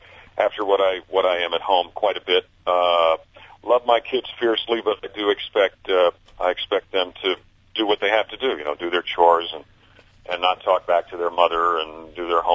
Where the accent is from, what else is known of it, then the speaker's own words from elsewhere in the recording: Mount Kisco, New York, United States; I was always a music fan, and I grew up in Mount Kisco, New York, just not too far south of you, and not nearly as south as people think.